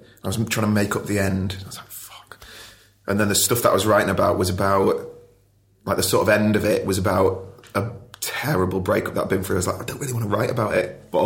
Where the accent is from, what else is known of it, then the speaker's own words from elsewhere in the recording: Ashton-under-Lyne, North West England, United Kingdom; So I grew up in Ashton, Tameside.